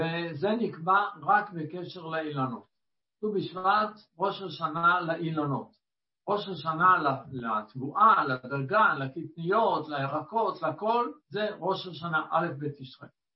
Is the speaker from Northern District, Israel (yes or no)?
no; Jerusalem, Jerusalem District, Israel; וגדלתי בירושלים, אז בדרך כלל הנטיעות היו בפוסדור של ירושלים.